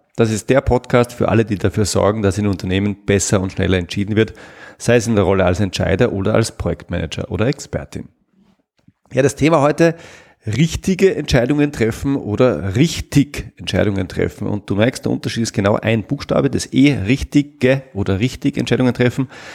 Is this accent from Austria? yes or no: yes; Salzburg, Austria; ich komme aus Salzburg